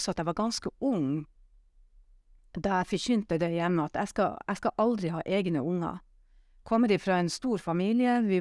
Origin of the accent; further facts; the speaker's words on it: Narvik, Nordland, Norway; Jeg fikk en invitasjon til å komme i Misjonskirka hjemme i Narvik.